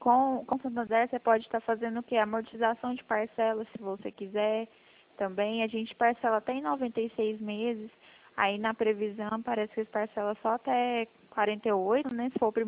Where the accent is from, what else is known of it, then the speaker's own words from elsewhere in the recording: Goiânia, Goiás, Brazil; Eu sou daqui de Goiânia